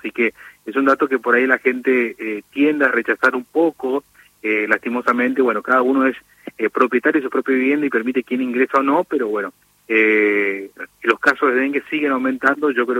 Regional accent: Formosa, Argentina; quizás sos de Formosa, yo soy de allá

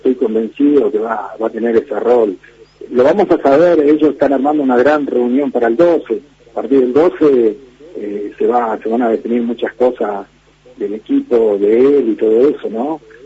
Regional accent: Argentina

